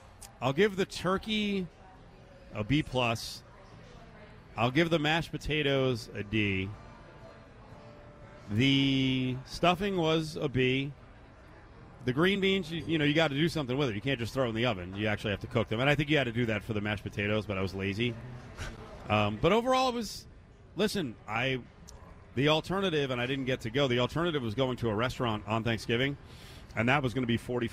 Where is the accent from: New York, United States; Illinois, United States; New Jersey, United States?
New Jersey, United States; I mean, we're both from New Jersey. I never had it at home.